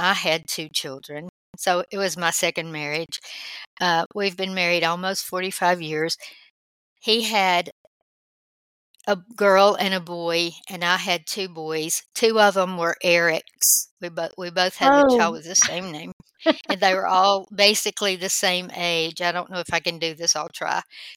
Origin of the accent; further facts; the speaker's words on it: Georgia, United States; I was raised in Georgia, but kind of all over North Georgia. My dad was on the Georgia State Patrol, and my mom was a nurse. So we lived, I guess my favorite place to live was Blue Ridge.